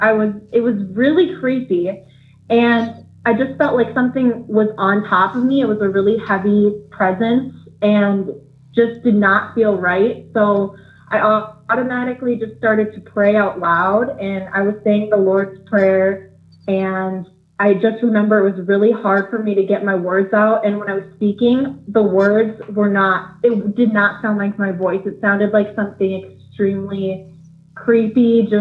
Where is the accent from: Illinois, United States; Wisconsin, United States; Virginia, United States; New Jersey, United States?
Wisconsin, United States; Augusta; No, I'm from Augusta area.